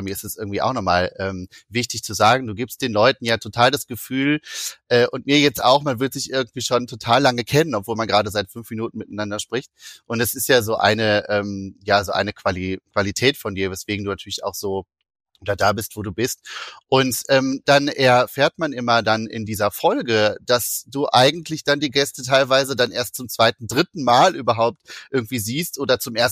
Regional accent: Recklinghausen, North Rhine-Westphalia, Germany; in einem sehr großen Dom im Ruhrgebiet in Recklinghausen, wo ich aufgewachsen bin.

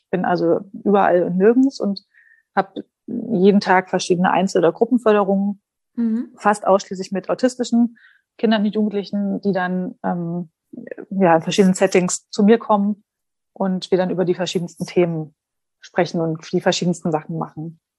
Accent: Dessau, Saxony-Anhalt, Germany; moved away as an adult; Okay, also ich bin 36 Jahre alt, bin aufgewachsen in Dessau in Sachsen-Anhalt und bin dann nach dem Abitur nach Karlsruhe gezogen, um dort zu studieren.

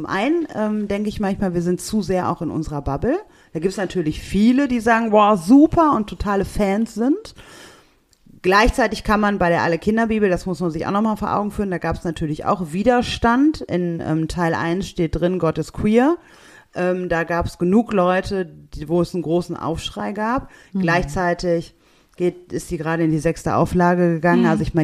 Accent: Oberhausen, North Rhine-Westphalia, Germany; Ja, Oberhausen, meine Heimat, einfach schöner.

